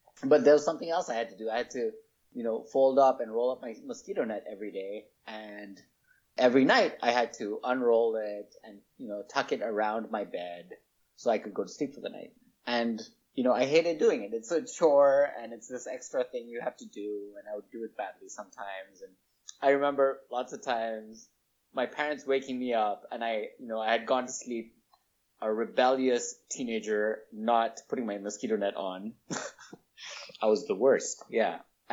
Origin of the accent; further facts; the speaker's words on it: Nairobi, Kenya; born or raised there; now in Gainesville, United States